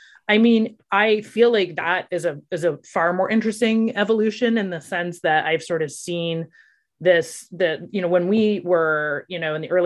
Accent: Ohio, United States; And I was a kid from Ohio.

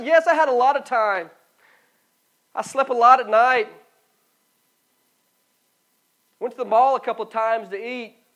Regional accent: the South, United States; I grew up in the Bible Belt.

